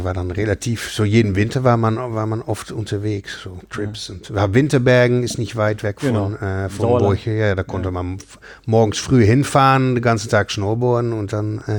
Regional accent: Netherlands; German is a second language; ich komme natürlich aus Holland.

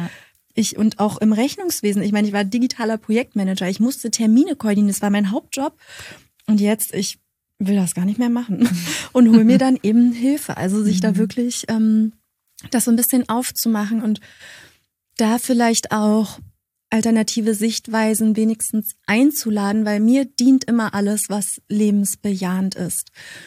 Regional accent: Berlin, Germany; ich komme ja aus Berlin, und es war für mich ganz schwer rauszuziehen.

